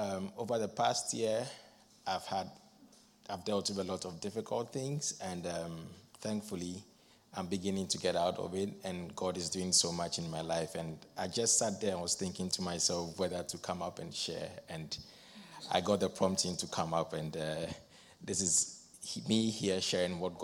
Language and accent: English; Ghana; moved away as an adult; now in Canada; I'm originally from Ghana, and I went back home.